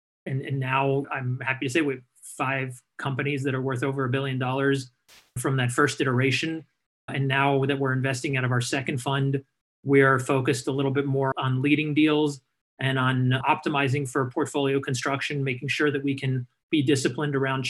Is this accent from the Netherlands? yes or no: no; France; now in New York, United States; because of the fact that I grew up in France